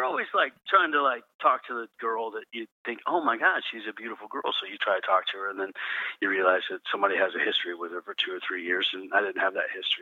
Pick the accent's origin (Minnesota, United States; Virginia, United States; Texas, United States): Texas, United States; Odessa; also born or lived in Oklahoma; I'm from Texas. I was born in Texas. I was raised in Oklahoma and Texas back and forth and all that kind of stuff. And grew up in Odessa, Texas.